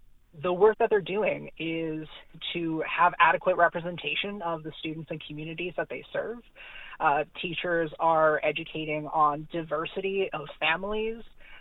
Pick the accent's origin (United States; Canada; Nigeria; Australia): Canada; British Columbia; as a Northern trans individual who's been, you know, born and raised in the North, who's gone through our education system, who's gone to university, and I'm currently working in Prince George and quite embedded in the Northern community.